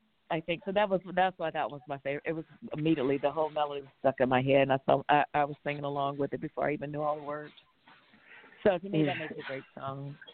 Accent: Paterson, New Jersey, United States; born there; Jersey. I was born in Patterson.

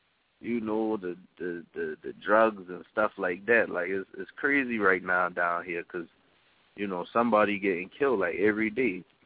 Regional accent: Charleston, South Carolina, United States; I'm Geechee to the heart. But the thing about Charleston is

